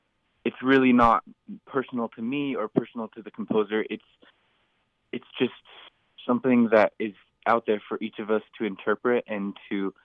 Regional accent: Billings, Montana, United States; And so, of course, performing in my hometown of Billings

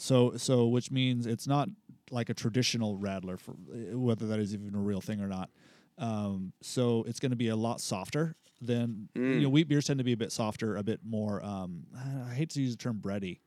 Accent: San Luis Obispo, California, United States; because I grew up in the San Luis Obispo area

